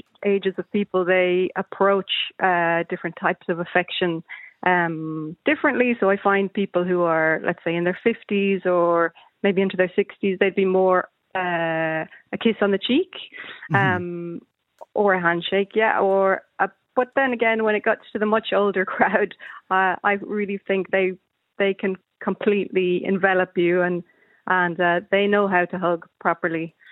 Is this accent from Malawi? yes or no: yes; Malawi; born there; I was born in Malawi and my parents moved around a lot.